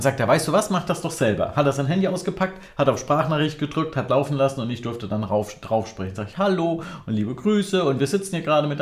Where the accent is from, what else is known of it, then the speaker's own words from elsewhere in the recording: Flensburg, Schleswig-Holstein, Germany; Und dann habe ich gesagt, aus Flensburg.